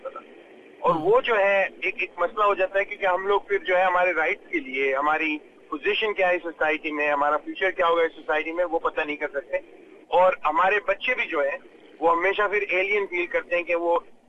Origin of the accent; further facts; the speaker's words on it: Ahmedabad, Gujarat, India; moved away as an adult; now in Australia; मैं इंडिया से हूँ और इंडिया में मैं गुजरात से हूँ, अहमदाबाद से। तो मेरा जो जन्म अहमदाबाद में हुआ था और मैं ऑस्ट्रेलिया में आया जब मैं 21 साल का था